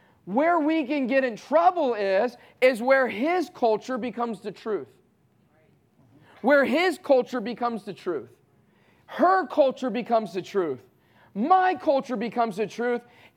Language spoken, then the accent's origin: English; Southeast, United States; I grew up in a broken home. I was born and raised in the Southeast.